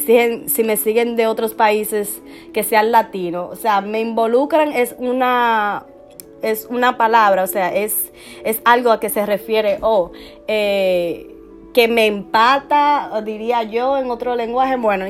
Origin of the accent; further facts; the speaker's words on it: Dominican Republic; Se encuentra en mi país, en República Dominicana, y yo esté aquí.